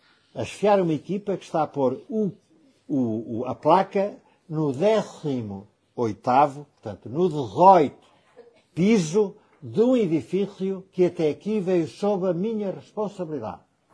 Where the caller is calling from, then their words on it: Casal de Alva, Centro, Portugal; Diga na rádio que eu sou de Casal de Alva.